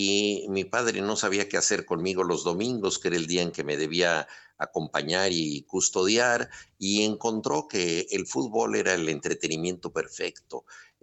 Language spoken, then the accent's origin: Spanish; Mexico; los mexicanos tenemos que ofrendarnos en un sacrificio para que los argentinos puedan seguir adelante con su gloria.